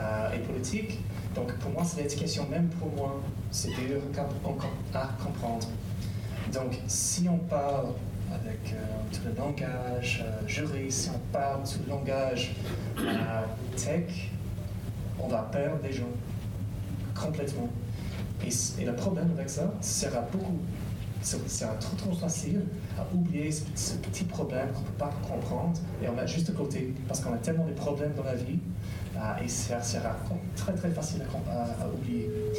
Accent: Mississippi, United States; French is a second language; parce que je viens du Mississippi, au sud des États-Unis

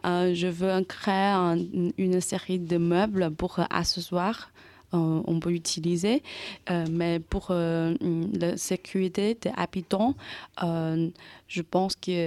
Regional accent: China; French is a second language; now in Bourges, France; Bonjour tout le monde … je viens d'en Chine. Je suis étudiante de Beaux-Arts Bourges, je suis 5e année.

